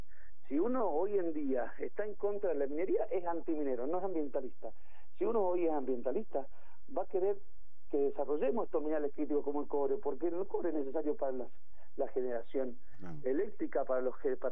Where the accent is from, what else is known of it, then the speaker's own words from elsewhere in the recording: Mendoza, Argentina; Nosotros nos viene muy bien como mendocinos, somos argentinos también, obviamente